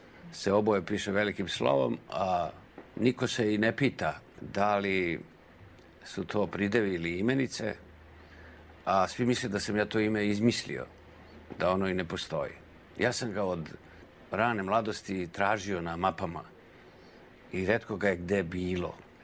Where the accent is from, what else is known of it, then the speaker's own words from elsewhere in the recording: Senta, Vojvodina, Serbia; born there; pošto sam imao to pokriće da sam rođen u Senti